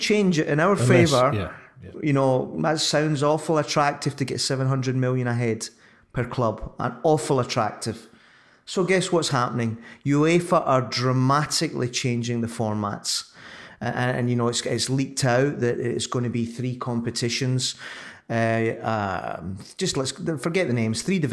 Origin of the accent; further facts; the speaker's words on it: Scotland, United Kingdom; Well, as a Scotsman, I'm going to come back at you on that one, which is unsurprising.